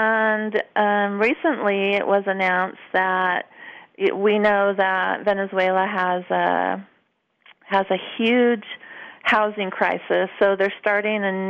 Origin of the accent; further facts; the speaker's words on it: California, United States; Well, I'm born and raised in California, and I went to elementary school in the 60s and high school and my first year of college in the 70s.